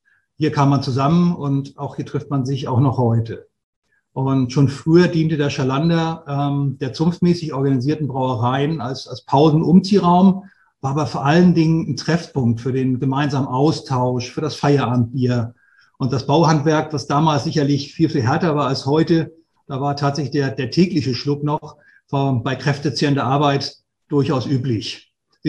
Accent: Flensburg, Schleswig-Holstein, Germany; ich bin 53 Jahre alt, bin gebürtiger Flensburger, komme aus dem hohen Norden.

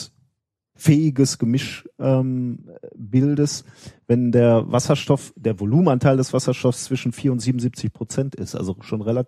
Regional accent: North Rhine-Westphalia, Germany; hier im Ruhrgebiet, wir kommen ja aus dem Ruhrgebiet, wir senden ja aus dem Ruhrgebiet.

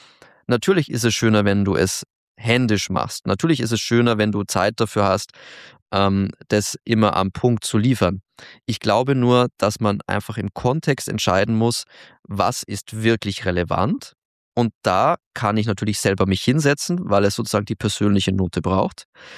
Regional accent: Augsburg, Bavaria, Germany; als Augsburger muss ich diesen Namen noch unterbringen

